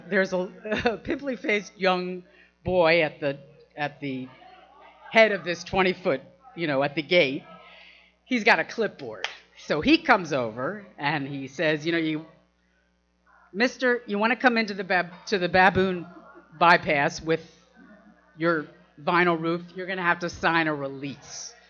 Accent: Philadelphia, Pennsylvania, United States; born there; moved away as an adult; now in New York, United States; I was born in Philly, Philly girl, and I moved to New York to, I guess, seek my fame and fortune.

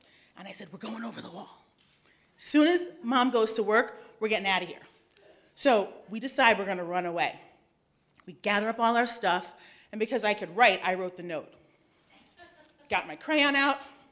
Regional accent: Hoboken, New Jersey, United States; My dad was a cop. Now, growing up in Hoboken with your father as a cop, everybody knows who he is, everybody knows who you are.

